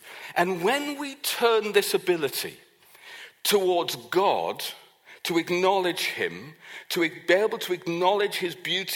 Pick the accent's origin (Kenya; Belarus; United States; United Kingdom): United Kingdom; Now, in Wimbledon, obviously, being a Brit, I'm supporting Andrew Murray.